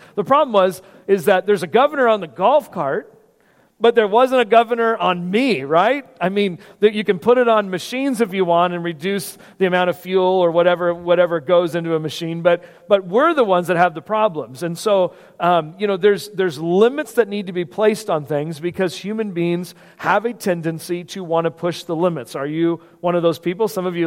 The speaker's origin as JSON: {"language": "English", "region": "California", "country": "United States", "said": "I was from California and living in Washington State at the time."}